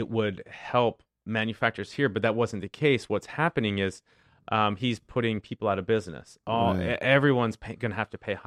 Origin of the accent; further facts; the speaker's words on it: East Coast, United States; Yeah, I grew up on the East Coast